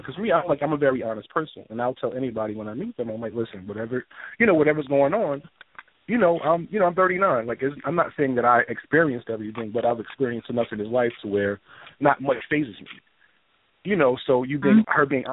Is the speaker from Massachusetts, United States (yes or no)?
no; New Jersey, United States; I'm from New Jersey.